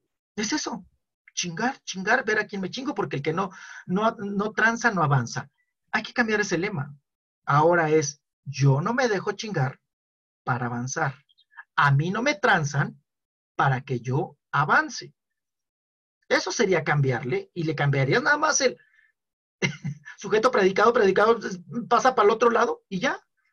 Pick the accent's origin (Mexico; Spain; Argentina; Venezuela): Mexico; nos ha exterminado como seres, como mexicanos, ¿no?